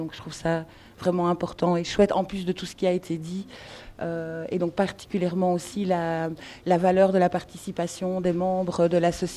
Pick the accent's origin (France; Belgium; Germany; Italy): Belgium; Donc moi, je viens de Belgique, et donc en Belgique, on ne voit pas ça, ça n'existe pas.